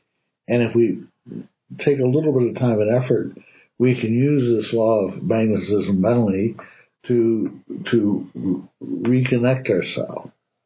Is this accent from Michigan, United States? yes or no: no; Ohio, United States; I grew up in Ohio. I always slept with my window open.